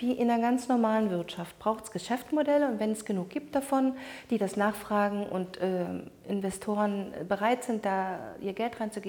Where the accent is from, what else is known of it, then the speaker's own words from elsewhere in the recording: Lusatia, Germany; Und ich komme aus der Lausitz